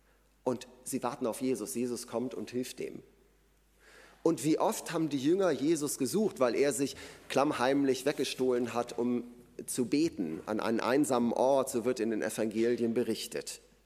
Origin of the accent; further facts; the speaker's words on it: Korbach, Hesse, Germany; Mein Vater hatte den ganzen Tag irgendein Neubaugebiet in Korbach, wo ich herkomme, vermessen.